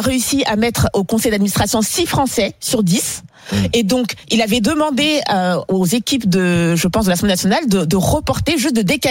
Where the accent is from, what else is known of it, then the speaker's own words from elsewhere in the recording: Côte d’Ivoire; comme on dit chez moi en Côte d'Ivoire.